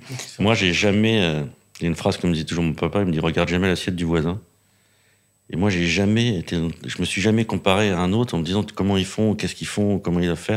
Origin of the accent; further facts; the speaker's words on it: Île-de-France, France; moi, je viens de Seine-Saint-Denis, dans un endroit où t'es un garçon, tu fais la mécanique, t'es une fille, tu fais coiffeuse.